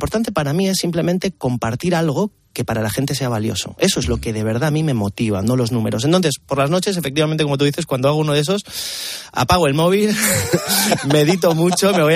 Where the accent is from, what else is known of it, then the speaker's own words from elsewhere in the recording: Peru; Yo soy peruano de origen. Yo el picante lo desayuno.